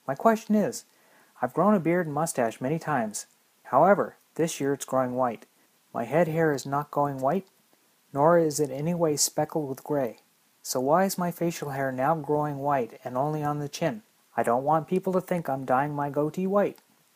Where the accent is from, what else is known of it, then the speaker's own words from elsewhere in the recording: Guelph, Ontario, Canada; from Guelph, Ontario, Canada. I've been taking part in a fundraiser for cancer research